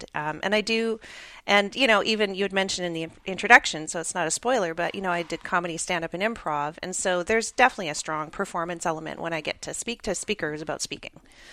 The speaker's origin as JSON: {"language": "English", "town": "Edmonton", "region": "Alberta", "country": "Canada", "tie": "born or raised there", "moved": "as an adult", "lives_now": "Dallas, United States", "said": "Born and raised in Edmonton, Alberta"}